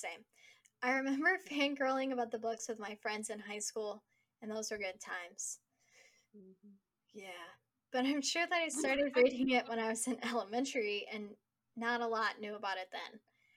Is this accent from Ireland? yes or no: no; Philippines; I'm from the Philippines.